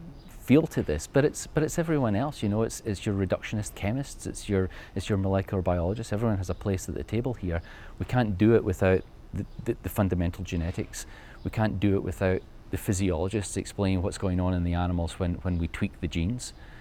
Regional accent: Motherwell, Scotland, United Kingdom; Oh, I grew up in Motherwell in Scotland, a steel town.

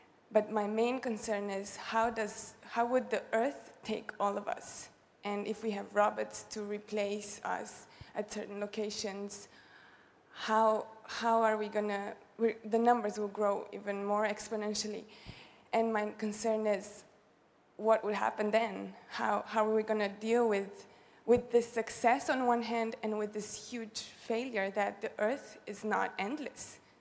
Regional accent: Bulgaria; I'm from Bulgaria.

